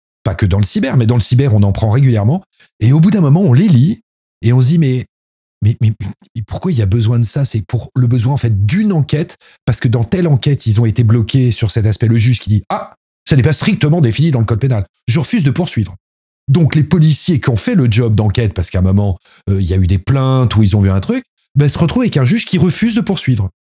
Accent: France; ici en France, si c'est pas interdit, c'est autorisé.

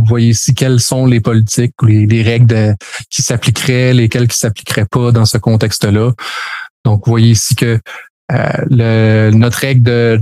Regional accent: Albania; parce que je viens de l'Albanie, etc.

